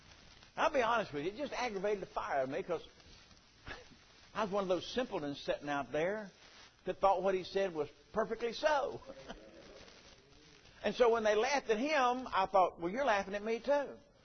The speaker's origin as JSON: {"language": "English", "country": "United States", "tie": "born or raised there", "said": "Now, I was born and raised down here in North South Carolina. We're country folk."}